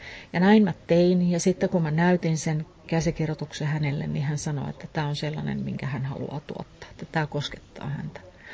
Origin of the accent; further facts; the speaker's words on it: Kiuruvesi, North Savo, Finland; mun suku ei ole tullut mistään evakkona ja siirtolaisena, mutta mä muistan, että kun mä oon Kiuruvedeltä kotoisin